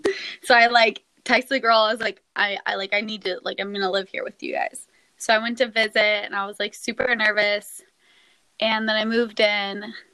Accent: San Diego, California, United States; now in Arizona, United States; I'm from San Diego, California. Just moved to Arizona.

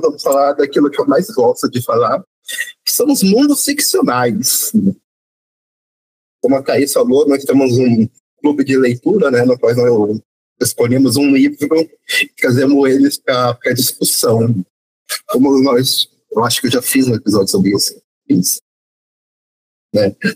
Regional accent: Brazil; nós temos problemas de vida, porque nós somos brasileiros.

